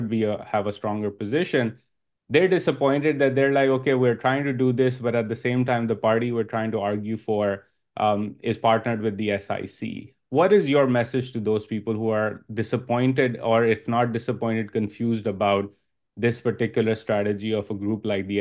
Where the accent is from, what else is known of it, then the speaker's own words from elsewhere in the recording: Karachi, Sindh, Pakistan; I grew up in Karachi